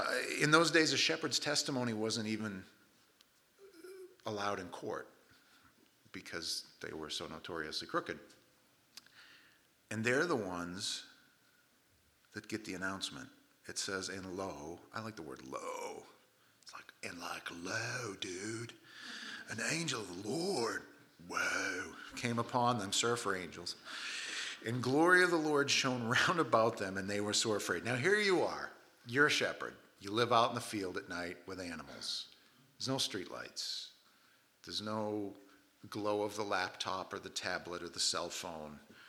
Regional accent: Maine, United States; I mean, we're from Maine, okay?

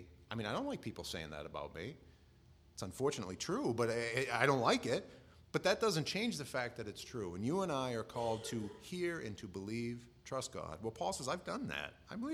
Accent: Maine, United States; well, you know, I'm from Maine. He's not going to mess with me.

